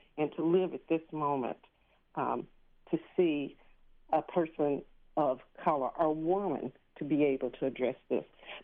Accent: Memphis, Tennessee, United States; I grew up in Memphis, and I was a little girl the day that Martin Luther King was assassinated.

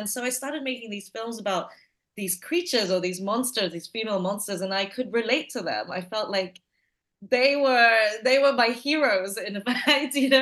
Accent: Malaysia; also born or lived in United Kingdom; I grew up in Malaysia, and then I grew up in the UK. And then I moved back to Malaysia, you know, in my late 20s.

